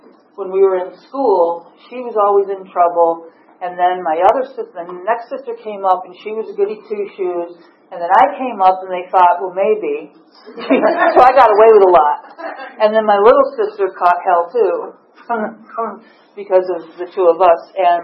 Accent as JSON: {"language": "English", "region": "Illinois", "country": "United States", "tie": "born or raised there", "said": "But I come from a family, I was born in Illinois, I was raised in Illinois. We have a family of six."}